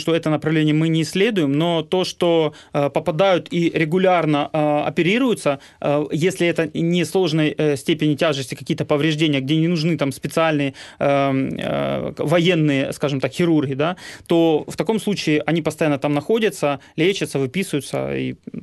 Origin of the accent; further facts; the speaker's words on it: Alchevsk, Luhansk Oblast, Ukraine; Я могу описать ситуацию там, в городе Алчевске, откуда я родом